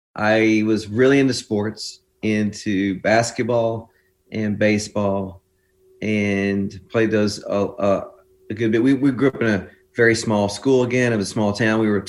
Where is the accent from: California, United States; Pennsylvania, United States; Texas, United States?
Texas, United States; being in Texas, growing up in Texas, we were big Nolan Ryan fan.